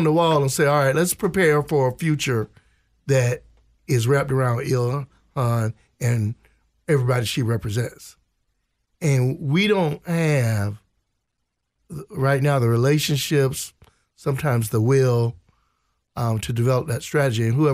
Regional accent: Jacksonville, Florida, United States; also born or lived in Europe; I came here from Europe and grew up in Jacksonville, Florida, and went to Morehouse College in Atlanta.

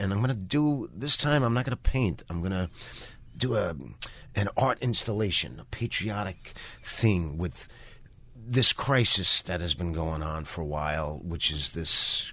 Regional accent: Staten Island, New York, United States; I'm in New York. I'm from Staten Island.

